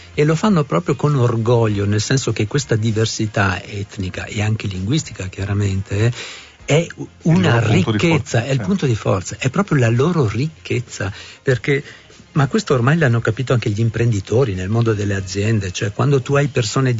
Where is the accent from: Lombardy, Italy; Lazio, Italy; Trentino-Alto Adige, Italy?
Trentino-Alto Adige, Italy; il Trentino nella fattispecie, è anche mio, anch'io sono trentino, cioè è casa mia.